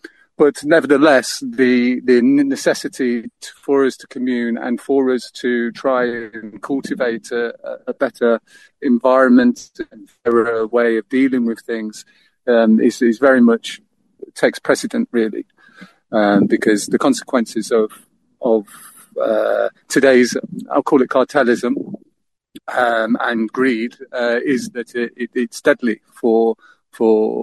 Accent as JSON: {"language": "English", "town": "Leicester", "region": "East Midlands", "country": "United Kingdom", "tie": "born or raised there", "said": "I'm a Leicester lad, born and raised in Leicester."}